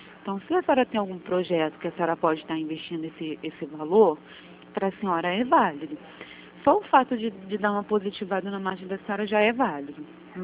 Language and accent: Portuguese; Santa Cruz, Rio de Janeiro, Brazil; eu sou daqui da de Santa Cruz, porque eu fico aqui perto da agência mesmo de Santa Cruz, dentro do shopping.